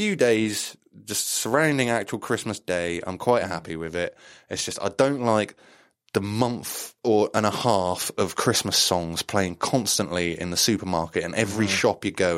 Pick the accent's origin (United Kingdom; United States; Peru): United Kingdom; England; Maybe it's because I grew up just slightly outside of Wales.